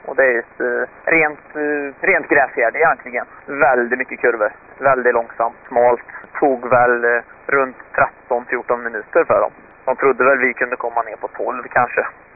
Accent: Sweden; Vi är 25 svenskar här nu tror jag.

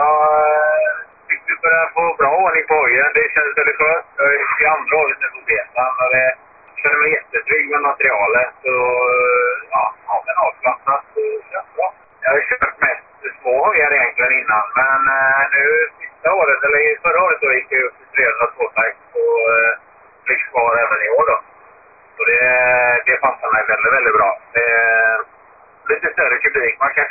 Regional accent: Gothenburg, Västra Götaland County, Sweden; där har vi sten och börk, precis som hemma i Göteborg

